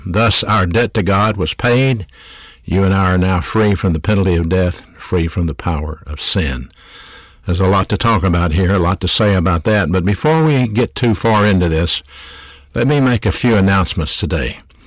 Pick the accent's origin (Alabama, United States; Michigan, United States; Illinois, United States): Alabama, United States; Birmingham; I grew up in Birmingham, Alabama, in a single-parent home. I never met my father.